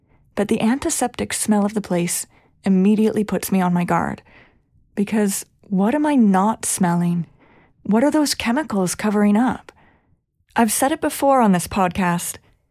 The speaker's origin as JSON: {"language": "English", "region": "Ontario", "country": "Canada", "tie": "born or raised there", "said": "Growing up in Eastern Ontario, I had a very different emphasis in my history classes than someone who went to school in Quebec, or British Columbia, or Prince Edward Island."}